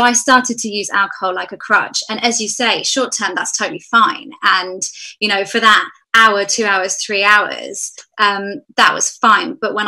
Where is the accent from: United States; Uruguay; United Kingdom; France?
United Kingdom; London; because I grew up in London around teenagers, there was lots of drinking, there was lots of going to the park